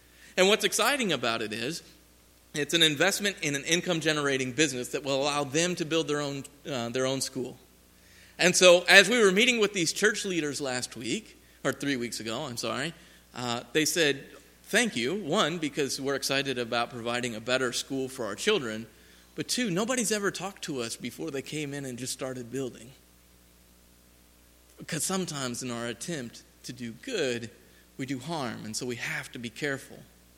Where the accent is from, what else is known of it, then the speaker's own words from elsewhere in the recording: Joplin, Missouri, United States; I'm from Joplin, so we don't need to confuse things for our Missouri folk.